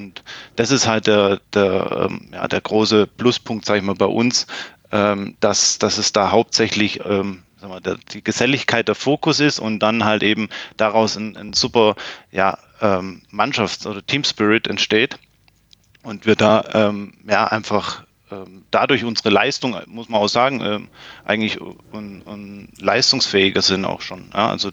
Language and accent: German; Plattenhardt, Baden-Württemberg, Germany; dann hat es mich beruflich wieder zurück zu den Wurzeln oder beziehungsweise in meine Heimatstadt gezogen. Und ja, und bin dann natürlich selbstverständlich direkt wieder in die Tennismannschaft hier in Plattenhardt gewechselt.